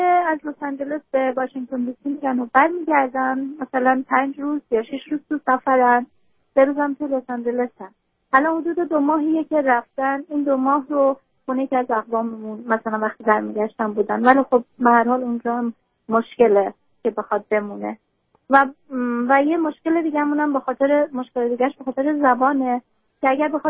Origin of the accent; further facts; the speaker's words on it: Iran; moved away as an adult; now in Salt Lake City, United States; ما 3 ساله که از ایران اومدیم اینجا و تو ایران مشکلاتی بوده